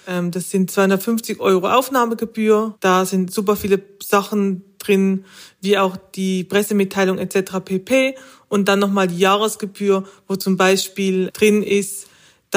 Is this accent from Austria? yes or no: no; Switzerland; als Schweizerin muss ich jetzt die Schokoladenmetapher bringen dazu